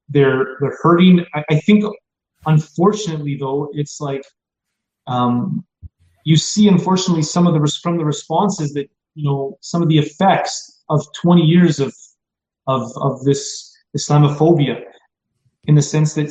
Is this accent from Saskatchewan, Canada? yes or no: yes; Saskatoon, Saskatchewan, Canada; in Saskatoon, my hometown, where I still am, you know, situated